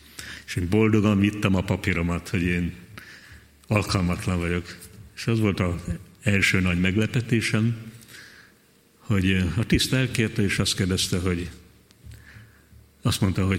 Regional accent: Tapolca, Veszprém County, Hungary; born there; amikor megszülettem a tapolcai kórházba, és vittek haza a szülőfalumba

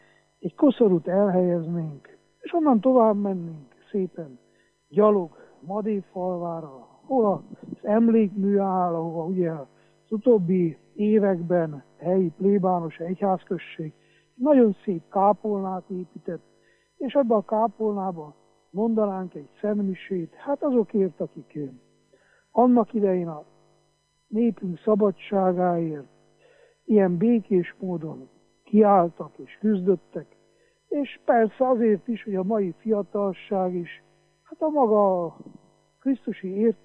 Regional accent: Transylvania, Romania; én, mint székely ember, büszke örömmel gondolok ezekre az eseményekre.

